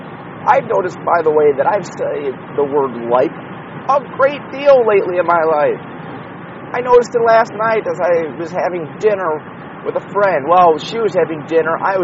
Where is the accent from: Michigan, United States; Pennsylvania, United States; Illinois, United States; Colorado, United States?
Illinois, United States; Chicago; live from Chicago, Illinois, the United Center, my hometown-ish.